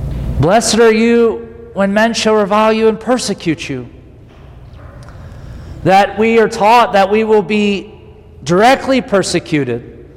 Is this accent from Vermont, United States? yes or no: yes; Vermont, United States; At least when I was raised in Vermont, there was culturally, that was the one thing in the family, you know, don't go on welfare.